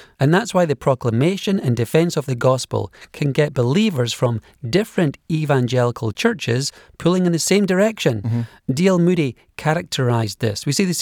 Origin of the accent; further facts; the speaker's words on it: Scotland, United Kingdom; As a Scot, I've seen the Church of Scotland torn apart over the authority of God's word.